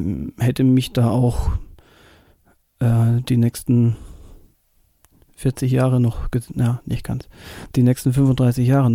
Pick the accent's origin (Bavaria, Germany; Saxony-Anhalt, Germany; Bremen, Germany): Bavaria, Germany; now in Hamburg, Germany; als Franke in München hat man schon ein bisschen zu kämpfen, aber es geht schon.